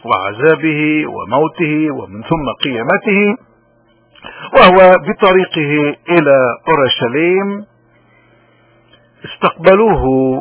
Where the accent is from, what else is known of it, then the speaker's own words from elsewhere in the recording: Lebanon; قديش نحن كلبنانيين اليوم بحاجة انه نتفهم قول سيدنا يسوع المسيح